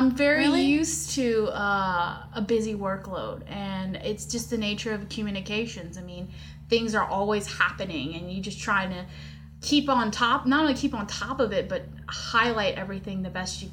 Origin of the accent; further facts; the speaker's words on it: Houma, Louisiana, United States; So I'm actually originally from Houma, Louisiana.